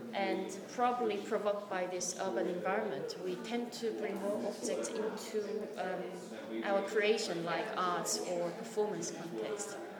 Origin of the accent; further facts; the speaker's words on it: Seoul, South Korea; now in London, United Kingdom; I'm originally from Seoul, Korea, which is a heavily populated city, and now I live in London